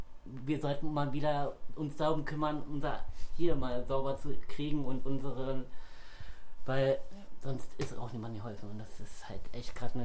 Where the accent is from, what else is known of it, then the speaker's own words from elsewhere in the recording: Frankfurt, Brandenburg, Germany; ich wohne selber auch nicht in Berlin, ich wohne in meiner Heimatstadt Frankfurt-Oder